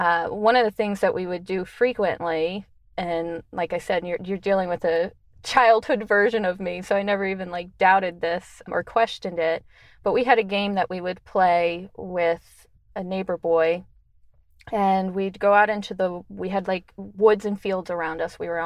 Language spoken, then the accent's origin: English; Allentown, Pennsylvania, United States; born there; When I was born in Allentown, Pennsylvania, and we were kind of out in the middle of nowhere. So it was kind of farmland. There wasn't a lot of people around us.